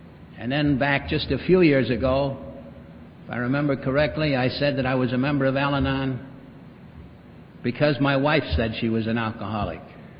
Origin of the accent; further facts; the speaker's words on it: Chicago, Illinois, United States; I was born and raised in Chicago, attended the University of Chicago.